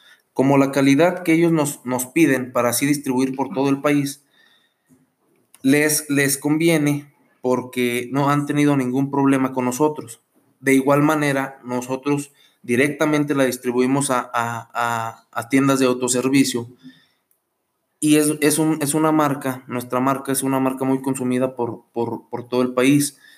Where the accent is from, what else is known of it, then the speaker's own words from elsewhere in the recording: Mexico; El frijol es un alimento de la canasta básica de necesidades en mi país, que es México.